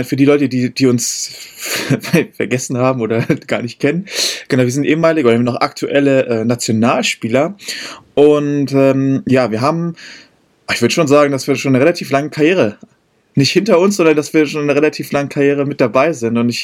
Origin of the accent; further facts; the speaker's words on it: Berlin, Germany; moved away as an adult; now in Heidelberg, Germany; ich bin mit 20 von aus Berlin nach Heidelberg gezogen.